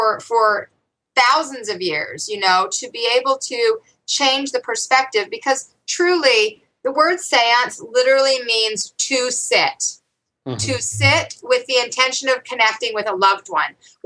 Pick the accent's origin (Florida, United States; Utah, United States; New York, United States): Utah, United States; Salt Lake City; When I was growing up in Salt Lake City, Utah, in the late 70s, early 80s, when these things were starting to happen to me, you didn't talk about it.